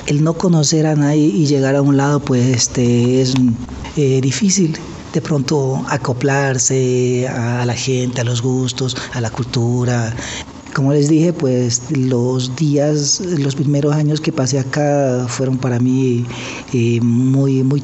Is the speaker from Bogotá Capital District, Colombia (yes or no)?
no; Medellín, Antioquia, Colombia; now in Ecuador; Vengo de Medellín, una tierra pues que hay que luchar para sobrevivir más que nada. Los primeros años aquí en Ecuador pues fueron muy pesados, no conocía a nadie.